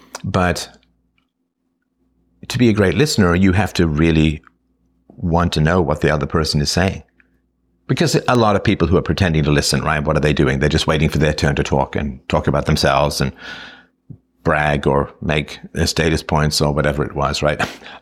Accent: England, United Kingdom; growing up in England, traveling to Ireland, taking entrance exams for school in Scotland, coming to Canada. I went, of course, to Africa and Germany because of my mother's German. My father was Irish, but worked in South Africa.

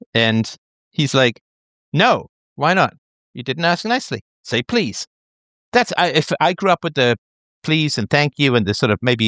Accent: Athlone, Leinster, Ireland; I was born in Ireland and spent a good deal of my youth there in and around Athlone.

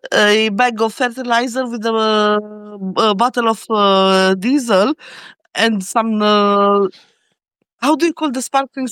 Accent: China; now in Scotland, United Kingdom; I live in Scotland, and I came here from China.

